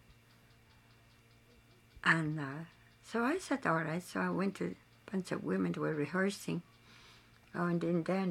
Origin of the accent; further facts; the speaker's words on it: Bethel, Alaska, United States; now in Holy Cross, United States; From Bethels.